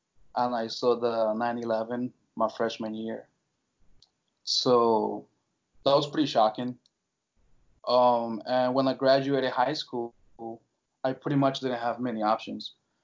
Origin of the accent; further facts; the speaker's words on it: Colombia; now in Miami, United States; So I come from Colombia, where everything is soccer.